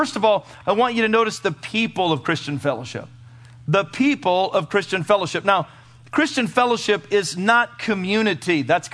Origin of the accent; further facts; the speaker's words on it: United States; Because I'm an American and we don't ever say Abba.